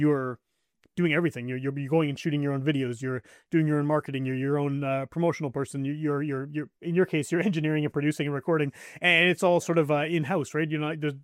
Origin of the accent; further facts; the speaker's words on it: St. Boniface, Manitoba, Canada; That's honestly my favorite thing about being a St. Boniface, because I speak French too.